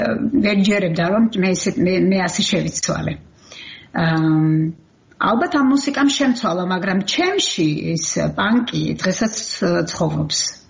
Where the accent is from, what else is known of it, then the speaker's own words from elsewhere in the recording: Kakheti, Georgia; არა მარტო ზუგდიდში, არამედ ჩემ სოფელში, კახეთში, სადაც მე დაიბადე და გავიზარდე.